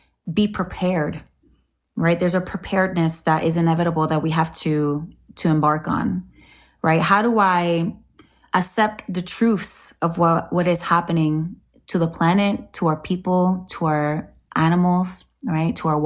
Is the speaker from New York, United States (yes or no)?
no; Orlando, Florida, United States; back in my home, which where I grew up in Orlando, Florida.